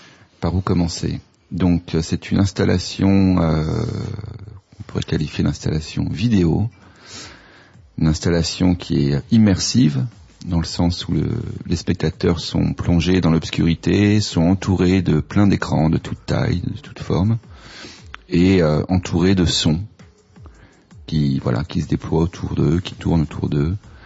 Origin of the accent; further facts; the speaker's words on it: Île-de-France, France; now in Marseille, France; ma région d'origine, c'est la région parisienne, les Yvelines. J'habite aujourd'hui à Marseille.